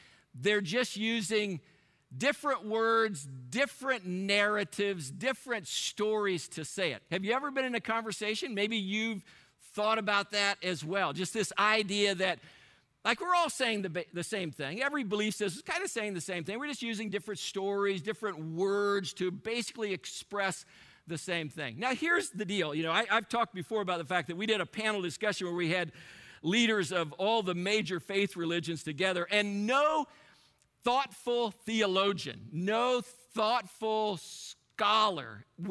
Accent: Mount Carmel, Illinois, United States; born there; Actually, I was born in Mount Carmel, Illinois.

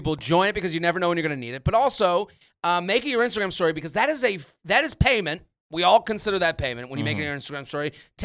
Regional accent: Boston, Massachusetts, United States; I'm a huge Tom Brady fan. I'm from New England. I'm from Boston.

